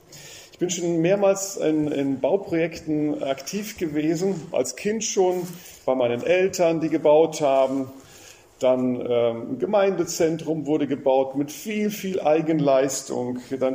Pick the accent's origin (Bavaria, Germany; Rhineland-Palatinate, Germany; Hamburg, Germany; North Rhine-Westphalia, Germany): Rhineland-Palatinate, Germany; Damals vor der Ahrtal-Katastrophe, von der Flut. Ich komme ja quasi aus der Gegend